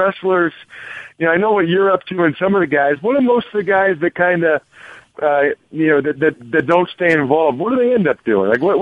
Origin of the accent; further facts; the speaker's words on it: Reading, Pennsylvania, United States; No, I'm actually from Pennsylvania, near Philly. I'm from Reading, Pennsylvania.